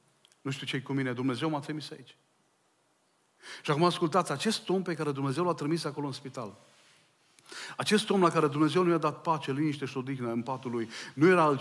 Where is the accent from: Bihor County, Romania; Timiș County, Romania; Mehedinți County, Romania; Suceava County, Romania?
Mehedinți County, Romania; Orșova; born there; m-am născut la Orșova, poate știți zona aceea, un oraș foarte frumos. Vă încurajez să-l vizitați, mai ales vara, e pe malul Dunării, acolo la graniță cu Serbia.